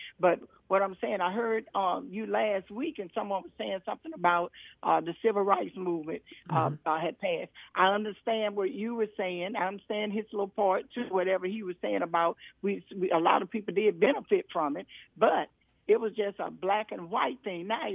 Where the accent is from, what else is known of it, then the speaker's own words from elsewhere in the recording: United States; born there; I was born in America. I am an American. I'm a colored American. That's what they say I am. But black American.